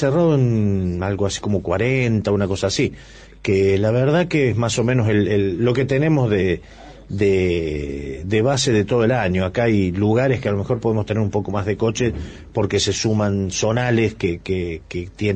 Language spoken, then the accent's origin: Spanish; northern Argentina, Argentina; nosotros los norteños venimos y nos emponchamos todo.